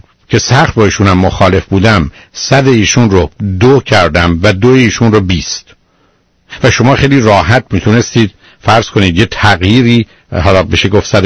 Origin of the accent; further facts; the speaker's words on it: Iran; ماهایی که در ایران بزرگ شدیم